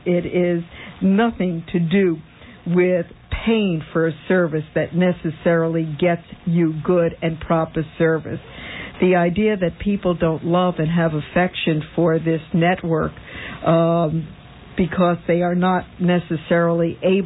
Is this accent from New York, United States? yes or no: yes; Westchester, New York, United States; Okay, hi. … from Westchester.